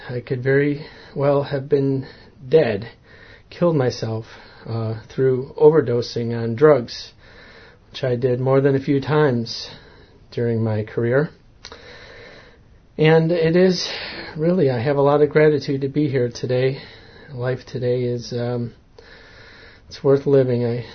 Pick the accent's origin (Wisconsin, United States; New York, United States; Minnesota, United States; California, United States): New York, United States; Rush; I grew up in Rush, New York, which is south of Rochester here. Grew up in a big farmhouse.